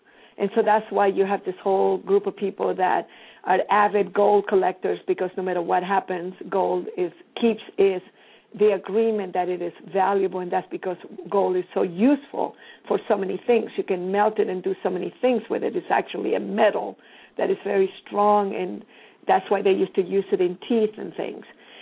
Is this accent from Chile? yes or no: yes; Chile; probably because I'm from Chile and I come from South America